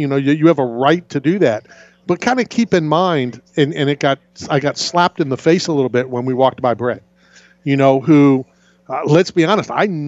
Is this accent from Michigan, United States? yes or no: no; Philadelphia, Pennsylvania, United States; born there; now in Tampa Bay, United States; But I wasn't born in Tampa Bay. And I will always say I was born in Philadelphia.